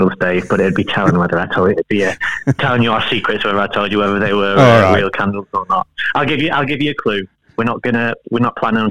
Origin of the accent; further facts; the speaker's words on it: Newcastle-under-Lyme, West Midlands, United Kingdom; I'm originally from Stoke. Sorry, I should clarify